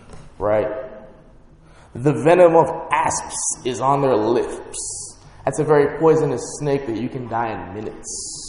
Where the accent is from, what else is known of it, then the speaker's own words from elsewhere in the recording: Miami, Florida, United States; So again, I'm from Miami. I had a friend get murdered when I was in 12th grade.